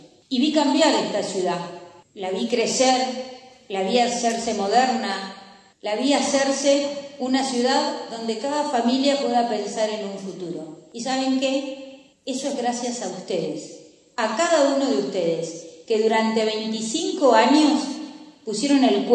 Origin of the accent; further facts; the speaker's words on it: Neuquén, Argentina; Yo soy neuquina. Nací en el Castro Rendón, vivo acá en la ciudad, la recorro todos los días